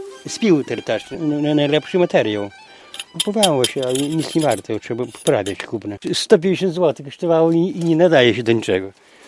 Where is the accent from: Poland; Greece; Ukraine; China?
Poland; Kamienna Stara, Podlaskie Voivodeship; pochodzę z Kamiennej Starej od urodzenia. Sołtysem jestem, wsika w kolonie Kamienna Stara.